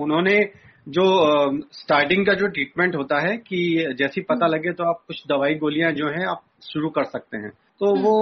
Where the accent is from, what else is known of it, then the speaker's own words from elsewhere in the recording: Bhopal, Madhya Pradesh, India; सबसे पहले मैं मध्य प्रदेश भोपाल से हूँ और शासकीय सेवक हूँ